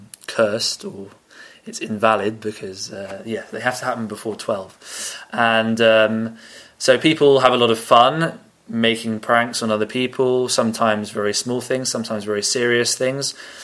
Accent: England, United Kingdom; I come from England.

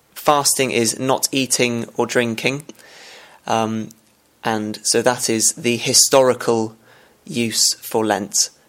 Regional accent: Oxford, South East England, United Kingdom; I come from Oxford in England

